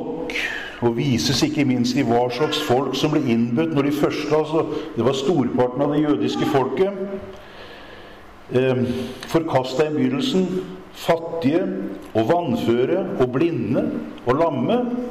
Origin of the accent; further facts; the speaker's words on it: Kragerø, Telemark, Norway; Det var en vekkelse bort i Sandidal utenfor Kragerø der jeg kommer fra.